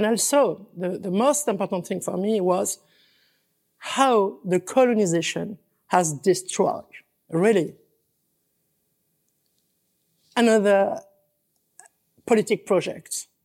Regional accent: France; English is a second language; moved away as an adult; I grew up in France

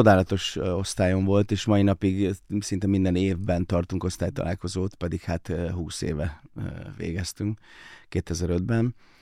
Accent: Szabolcs-Szatmár-Bereg, Hungary; szabolcsi vagyok, tehát hogy fát lehet vágni a hátunkon

